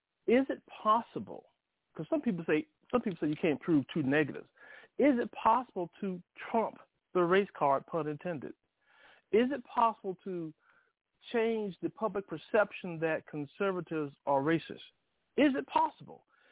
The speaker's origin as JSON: {"language": "English", "region": "Alabama", "country": "United States", "tie": "born or raised there", "said": "I grew up in Alabama."}